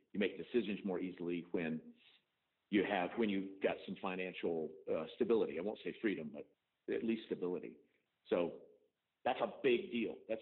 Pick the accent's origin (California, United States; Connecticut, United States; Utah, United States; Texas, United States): Texas, United States; Because I grew up in West Texas on a little farm